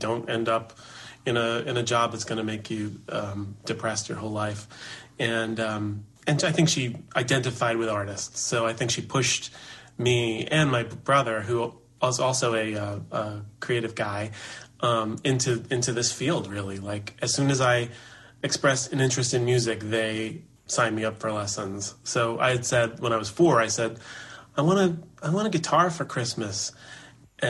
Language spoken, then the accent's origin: English; Manhattan, New York, United States; born there; I was born in Manhattan. My parents were NYU folks.